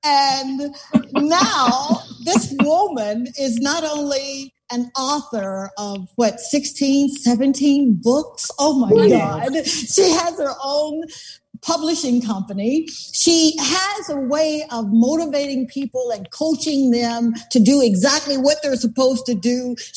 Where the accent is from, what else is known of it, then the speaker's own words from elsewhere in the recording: Columbus, Mississippi, United States; But how do you tell someone who's living in small town Mississippi? We're from Columbus, Mississippi.